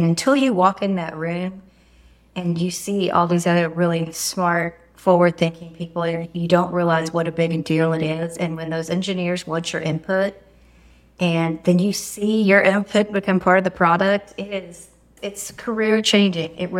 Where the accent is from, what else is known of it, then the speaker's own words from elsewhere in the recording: Texas, United States; So we come back from council, and because we're both from Texas, we started sharing our clients.